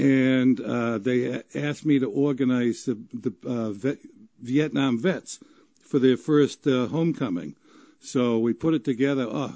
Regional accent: Lynn, Massachusetts, United States; I can remember growing up, I grew up in Lynn

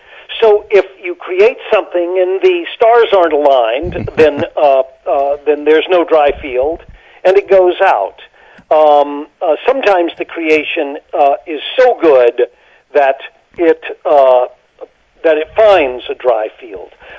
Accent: North Carolina, United States; also born or lived in Boston; Well, I came from North Carolina. I was born in Boston.

